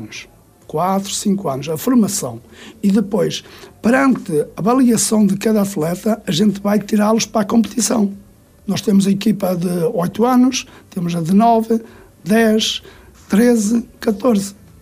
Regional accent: Portugal; moved away; somos portugueses, e quando há um símbolo português, as pessoas aproximam-se.

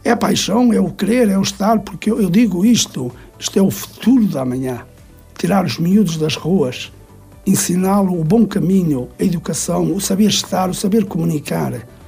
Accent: Portugal; moved away; somos portugueses, e quando há um símbolo português, as pessoas aproximam-se.

